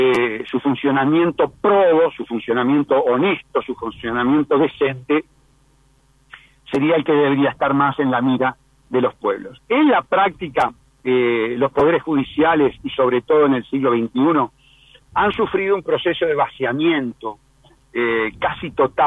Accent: Uruguay; inmigrante francés en Uruguay, pero yo soy uruguayo y no tengo más que esa ascendencia de mi abuelo

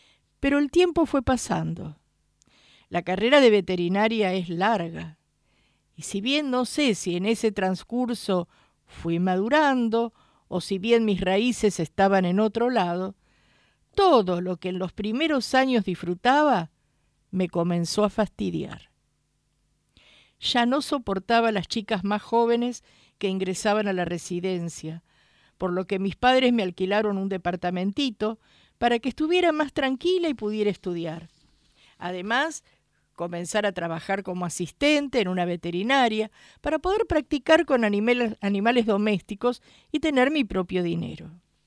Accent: Buenos Aires, Argentina; Yo soy bicho de cemento. Yo nací, me crié en Buenos Aires

